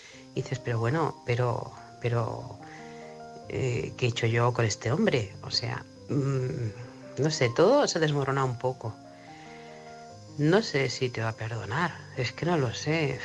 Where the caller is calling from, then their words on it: Manresa, Catalonia, Spain; corresponsal de Manresa, Barcelona.